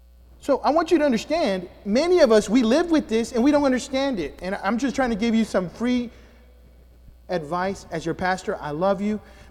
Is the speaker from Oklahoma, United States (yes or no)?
no; Houston, Texas, United States; that little kid that didn't have a father growing up in the Houston Heights and Fifth Ward area.